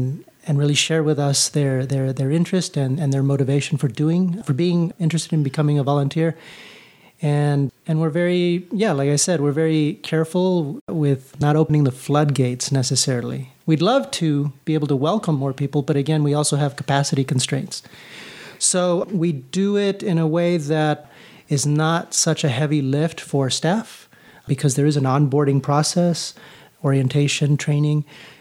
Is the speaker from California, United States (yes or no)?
yes; Los Angeles, California, United States; moved away as an adult; now in Costa Rica; And I'm from Los Angeles, California. But I ended up in Costa Rica because I went there in 2004 as a volunteer with Habitat for Humanity